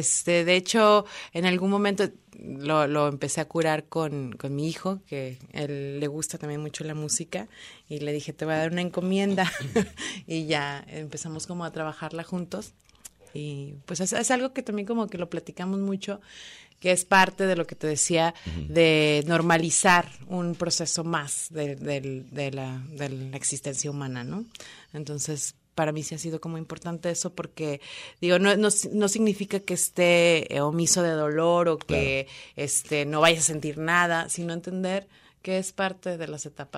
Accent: United States; Yo crecí en Estados Unidos y ponían esa canción.

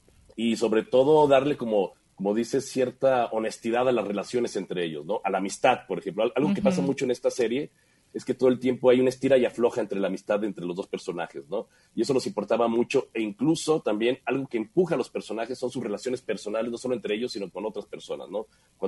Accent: Mexico

